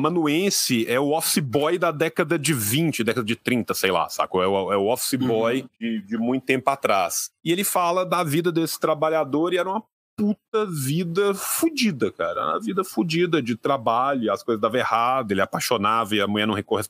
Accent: Pompéu, Minas Gerais, Brazil; Nessa época, eu ia muito no interior, na cidade de onde eu vim, né, que era Pompéu

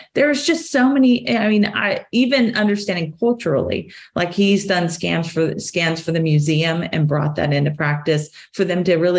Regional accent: Oklahoma, United States; and I'm American Indian, by the way, in Choctaw, Oklahoma, not in Alaska

